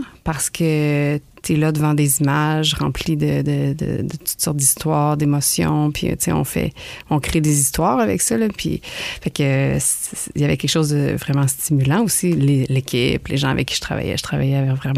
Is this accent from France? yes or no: no; Gaspé, Quebec, Canada; moi, je suis native de Gaspé. Ben je suis partie là comme à peu près tout le monde au Cégep. Je suis allée faire le cours. Ben je suis allée un petit peu à Montréal voir si j'y étais.